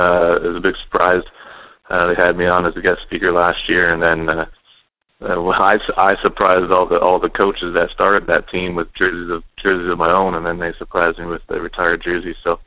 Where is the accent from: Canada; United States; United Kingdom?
Canada; When you play that many games as a Canadian kid, that's pretty significant.